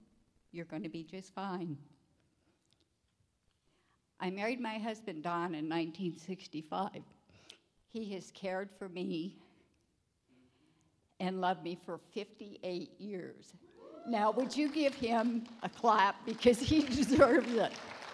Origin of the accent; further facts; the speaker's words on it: Laramie, Wyoming, United States; born there; I was born in Laramie, Wyoming.